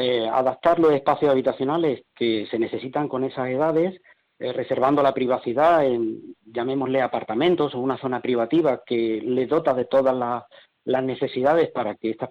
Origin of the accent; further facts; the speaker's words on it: Málaga, Andalusia, Spain; yo soy de Málaga y me gusta poner ejemplos de mi provincia.